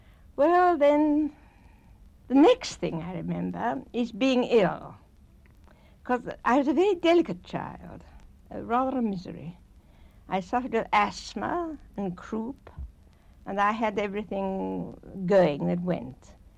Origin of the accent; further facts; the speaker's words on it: London, United Kingdom; also born or lived in Liverpool; I was born in Liverpool, but at a very early age, when I was a very little girl, we must have come down to London, and we lived in a little villary house in Wandsworth Common.